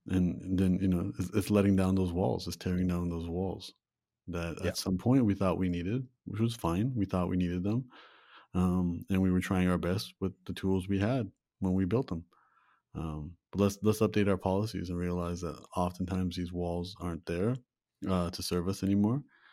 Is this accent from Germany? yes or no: no; Toronto, Ontario, Canada; I'm from Toronto, the hockey team's the Maple Leafs.